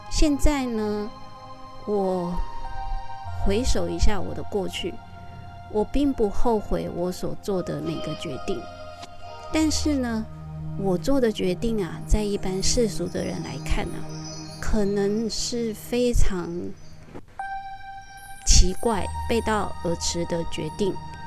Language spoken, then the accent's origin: Chinese; Taiwan; now in Thailand; 那我本身是台湾人，那我人在泰国